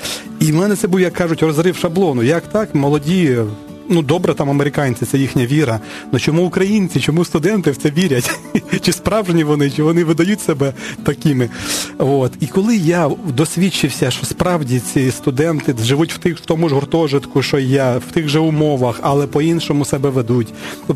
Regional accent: Zhytomyr Oblast, Ukraine; now in Kyiv, Ukraine; я сам з Житомирської області, і коли я закінчив школу, це було 92-й рік, я вирішив поїхати до Києва

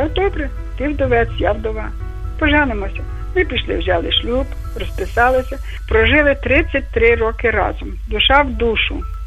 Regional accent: Lviv, Lviv Oblast, Ukraine; Ну, я зі Львова.

